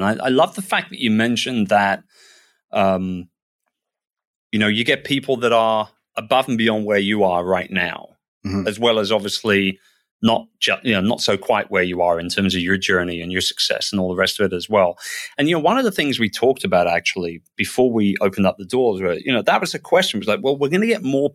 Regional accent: United Kingdom; now in Philippines; Maybe it's because I'm a Brit in a predominantly US dominated business in terms of the online world and stuff. Live in the Philippines.

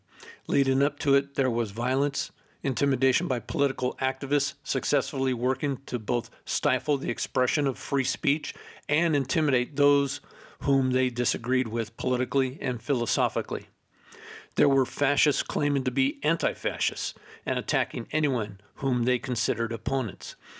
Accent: Virginia, United States; In my home state of Virginia, state legislation was passed 2 years ago

